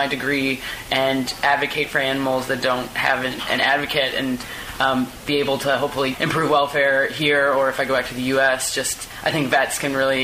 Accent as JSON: {"language": "English", "town": "Chicago", "region": "Illinois", "country": "United States", "also_born_or_lived": "Canada", "moved": "as an adult", "lives_now": "Melbourne, Australia", "said": "I'm from Chicago, so the vet school in my state is the University of Illinois"}